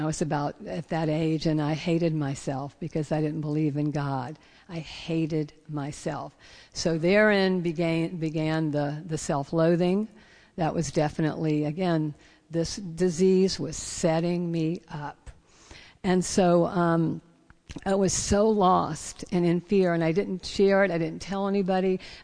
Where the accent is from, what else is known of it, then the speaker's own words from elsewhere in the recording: Savannah, Georgia, United States; But where I came from a southern town, Savannah, Georgia, and I was born Jewish to parents who cherished me and really wanted me. I had three brothers.